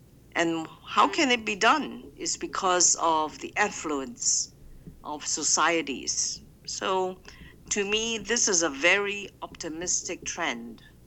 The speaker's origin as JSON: {"language": "English", "country": "Hong Kong", "tie": "born or raised there", "said": "This also includes Hong Kong, which is my hometown."}